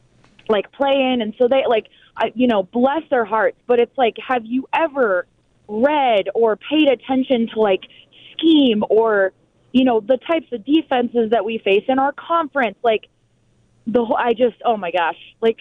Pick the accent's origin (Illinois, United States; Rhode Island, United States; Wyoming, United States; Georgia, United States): Wyoming, United States; I'm from Wyoming, and I'm driving up to go to a Wyoming game right now.